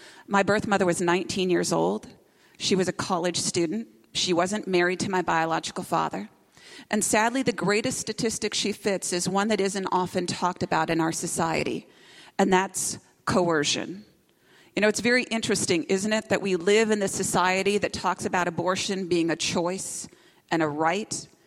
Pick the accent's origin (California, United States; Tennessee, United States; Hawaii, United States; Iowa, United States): Iowa, United States; Sometimes when I tell people I'm from Iowa, they start to laugh.